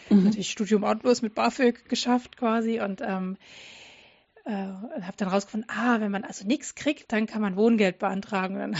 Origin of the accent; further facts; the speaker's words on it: Dresden, Saxony, Germany; Ich komme ja aus Dresden